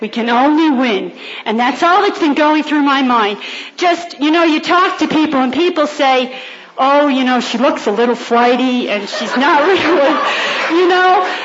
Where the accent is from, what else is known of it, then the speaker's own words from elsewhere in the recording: Brooklyn, New York, United States; I'm from Brooklyn, New York.